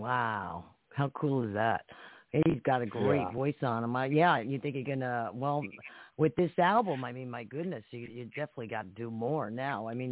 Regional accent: New Jersey, United States; Well, I'm from Jersey, maybe that's what it is.

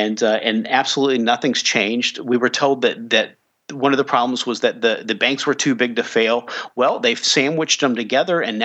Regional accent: Kentucky, United States; I grew up in Kentucky, and both of my grandparents had farms

